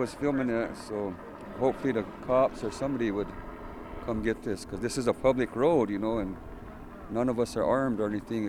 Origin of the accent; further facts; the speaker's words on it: Pine Ridge, South Dakota, United States; And like I know, I'm from Pine Ridge, and we have the Minowachone water line